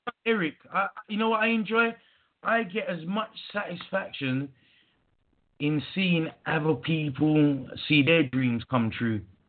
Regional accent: London, United Kingdom; Yes, sir. I was born in London.

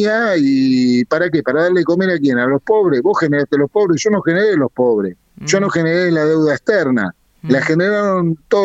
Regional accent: Argentina; soy no, argentino

